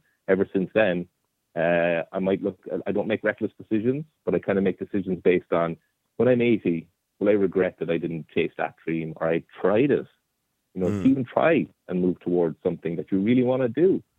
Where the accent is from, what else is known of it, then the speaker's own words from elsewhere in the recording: Ireland; I wanted to know about my life … you know, growing up in Ireland.